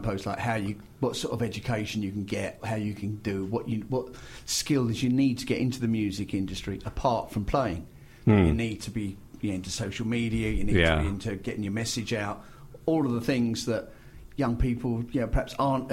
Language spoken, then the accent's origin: English; Harwich, East of England, United Kingdom; Well, we're from Harwich, really, rather than